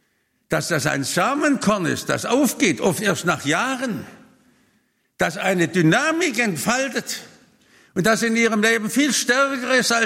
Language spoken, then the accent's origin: German; Baden-Württemberg, Germany; Ich bin ja aufgewachsen in Württemberg im schwäbischen Pietismus.